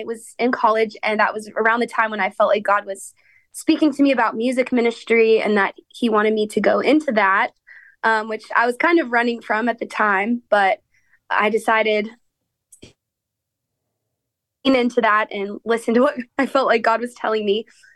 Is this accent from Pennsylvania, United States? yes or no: no; Montrose, Colorado, United States; now in Pace, United States; I actually grew up in the mountains of Colorado, in a small town called Montrose. So it's in like a valley surrounded by mountains.